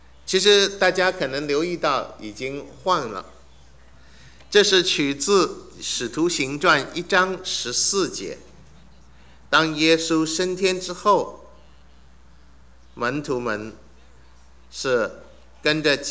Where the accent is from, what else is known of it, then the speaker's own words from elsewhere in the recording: Suzhou, Jiangsu, China; accent: Wu; 因为我是苏州人，讲话比较像吴侬软语